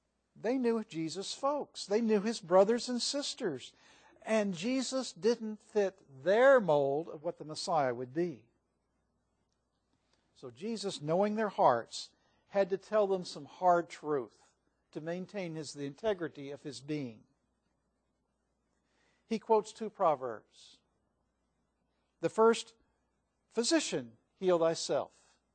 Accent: Raytown, Missouri, United States; I grew up in Raytown, Missouri, a suburb of Kansas City. I was baptized at the Raytown Church of Christ.

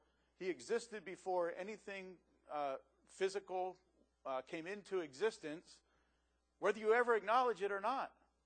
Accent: United States; I was raised in the United States, and I'm consider myself patriotic

